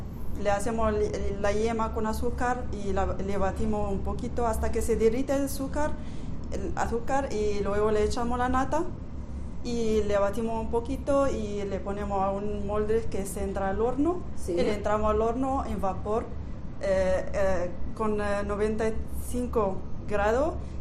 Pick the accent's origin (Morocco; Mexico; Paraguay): Morocco; De Marruecos.